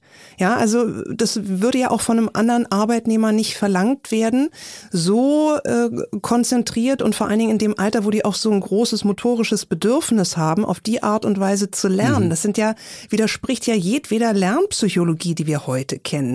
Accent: Berlin, Germany; ich bin ja Berlinerin, das heißt, wir haben 6 Jahre Grundschule

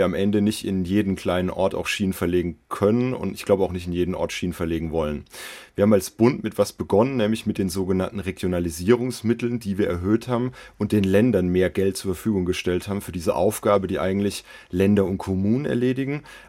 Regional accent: Rhineland-Palatinate, Germany; Ich nehme die Südpfalz auch mal hier als Beispiel. In meiner Heimat sind nur 4% der Dachflächen

